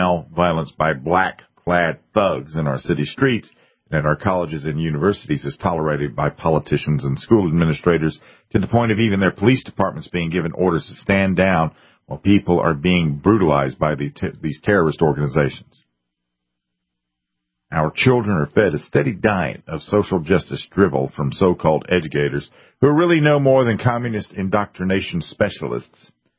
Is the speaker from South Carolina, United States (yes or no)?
yes; South Carolina, United States; When I grew up in South Carolina, it was sort of rural back then, I guess. I spent a lot of time out in the rural areas.